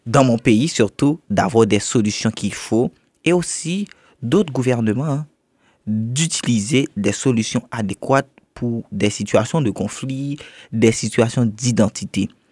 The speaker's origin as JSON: {"language": "French", "country": "Haiti", "tie": "born or raised there", "said": "Deuxièmement, parce que j'ai évolué et j'ai grandi en Haïti."}